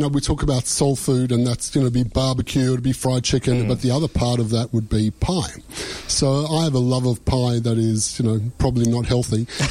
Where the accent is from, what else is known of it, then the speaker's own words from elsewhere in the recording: Australia; you tell them you're from Australia and you've come all that way.